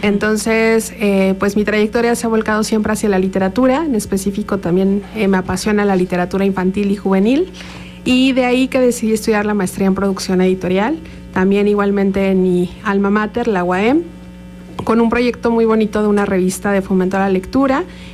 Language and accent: Spanish; Cuernavaca, Morelos, Mexico; tiene 34 años, originaria de Cuernavaca, Morelos.